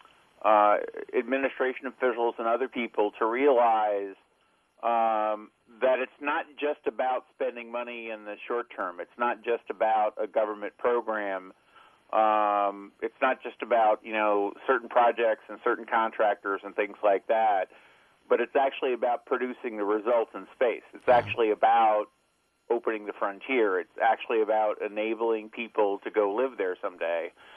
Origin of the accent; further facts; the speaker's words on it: Washington, District of Columbia, United States; born there; Well, I was born in Washington, D.C. I was born on October 3rd, 2 days after NASA was born.